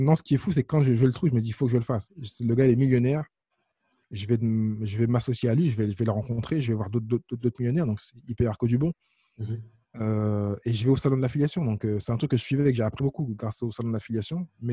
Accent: France; mais je reste quand même le français. Mon accent est toujours aussi basique. Même si je comprends bien, je parle bien.

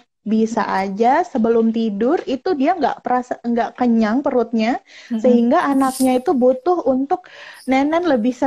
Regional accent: Sumatra, Indonesia; apalagi saya kan orang Sumatera, tiap hari tuh harus makan sambal.

